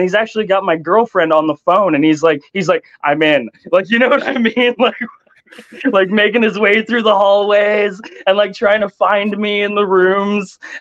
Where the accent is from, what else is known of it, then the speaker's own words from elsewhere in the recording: Ontario, Canada; I get up to the counter thing and the person asks me, okay, so where are you from? Blah, blah, blah, Ontario. Do you have insurance? Blah, blah, blah. I don't know. Here's my Ontario health card.